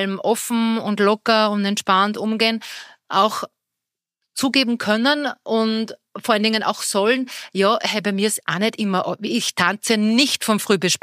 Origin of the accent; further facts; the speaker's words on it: Austria; weil wir Österreicher schon konservativer sind als die Deutschen.